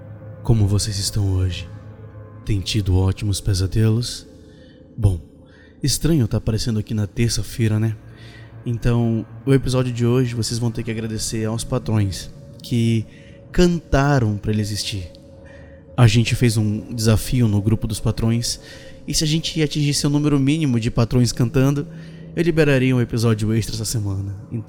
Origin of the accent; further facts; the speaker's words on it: Manaus, Amazonas, Brazil; Pra quem não sabe, eu sou de Manaus e eu perdi muitos amigos lá já nos últimos dias.